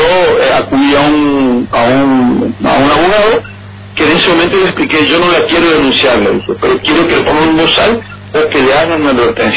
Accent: El Dorado, Misiones, Argentina; now in Posadas, Argentina; Después vinimos a Posadas a instalarnos ya, yo porque soy acá, soy oriundo de Misiones, sí, de la ciudad del Dorado, pero me quise instalar en Posadas porque quería desarrollarme en una ciudad más grande.

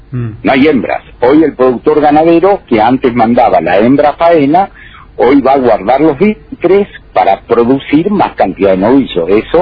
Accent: Argentina; Y esto, mirándolo como argentino, es positivo.

